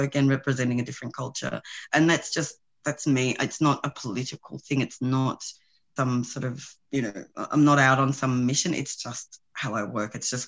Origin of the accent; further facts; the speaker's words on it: South Africa; born there; first language Sesotho; English is a second language; Okay, so I was born in South Africa and my mother tongue is Sesotho.